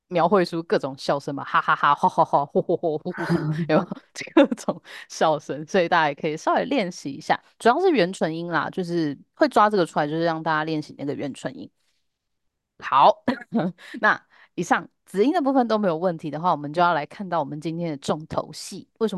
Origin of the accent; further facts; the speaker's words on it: Taiwan; 只是我们台湾人就是讲话比较不习惯卷舌嘛